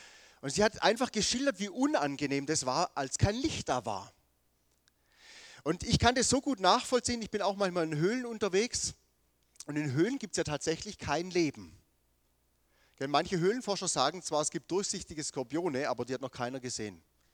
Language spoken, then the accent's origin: German; Southern Germany, Germany; ich bin Süddeutscher